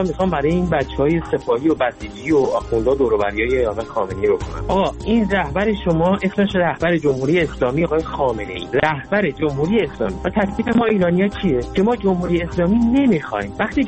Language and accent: Persian; Iran; من به عنوان یک ایرانی به شما گوشزد میکنم،